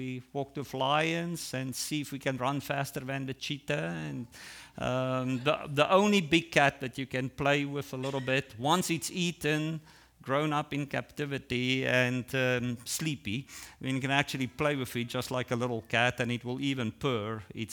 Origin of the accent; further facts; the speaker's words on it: Ohio, United States; now in Hawaii, United States; Yet, because of my accent, I've learned, when I tell people I'm from Ohio, they hear all kinds of different things.